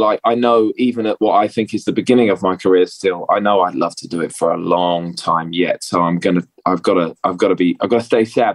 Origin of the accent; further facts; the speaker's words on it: Hitchin, East of England, United Kingdom; if there's a center point right in the middle, that's where we're from. It's called Hitchin. There's about 30,000 people there.